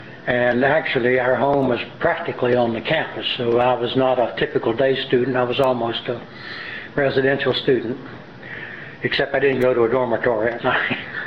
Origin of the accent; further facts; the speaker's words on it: Hickory, North Carolina, United States; born there; I was born in Hickory, North Carolina, which is in the western part of the state, into a family that was ultimately 9 children.